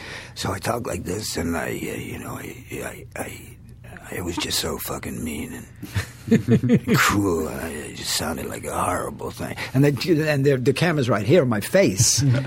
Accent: England, United Kingdom; You know, I'm English.

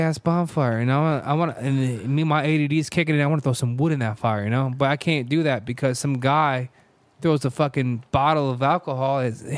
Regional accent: Manchester, Connecticut, United States; Manchester, I'm from Manchester.

